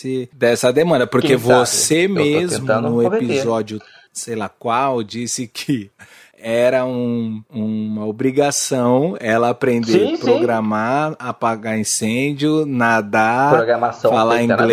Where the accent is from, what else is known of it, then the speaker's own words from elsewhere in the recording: Guarulhos, São Paulo, Brazil; É que eu sou de Guarulhos. Então, eu sou da Grande São Paulo.